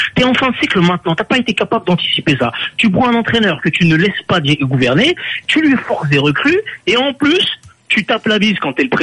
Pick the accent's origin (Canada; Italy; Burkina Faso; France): France; Marseille, Provence-Alpes-Côte d'Azur; et je te dis pas ça parce que je suis marseillais.